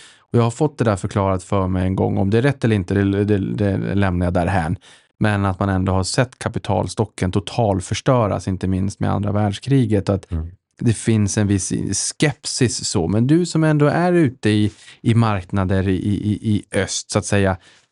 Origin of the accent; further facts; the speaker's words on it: Boden, Norrbotten County, Sweden; Men jag kommer ju från Boden, en gammal militärstad, byggd egentligen kring militären en gång i tiden